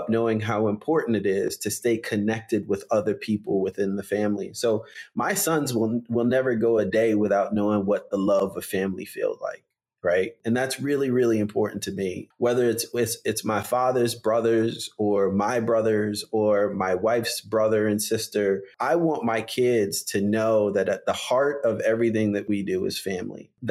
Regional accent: Jamaica; and we're from Jamaica, right? And so this notion of a family and community, you know, is really, really important to Jamaican people.

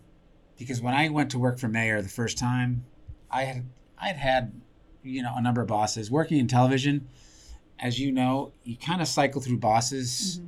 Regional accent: Buffalo, New York, United States; Well, I mean, I'm from Buffalo originally.

